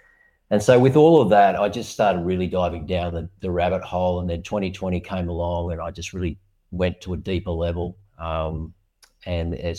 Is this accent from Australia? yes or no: yes; Australia; being an Aussie